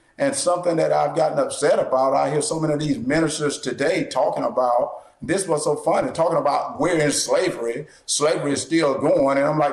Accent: the South, United States; And the reason I say that, and don't get upset with me, I grew up in the South.

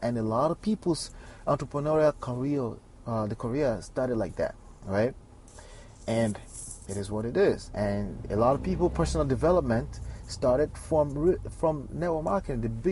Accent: United States; born there; As a kid who was raised by Nigerian parents, identifies as a Nigerian, born in America, seen multiple different cultures and, you know, traveled a little bit.

